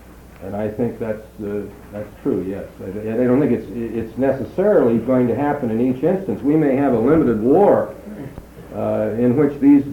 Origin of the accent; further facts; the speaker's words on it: United States; I regret as an American and as a Christian that these things were done.